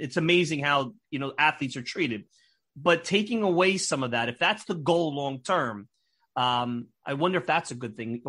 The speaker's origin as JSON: {"language": "English", "town": "Brooklyn", "region": "New York", "country": "United States", "tie": "born or raised there", "said": "I've been in Brooklyn. Like, I grew up in Brooklyn."}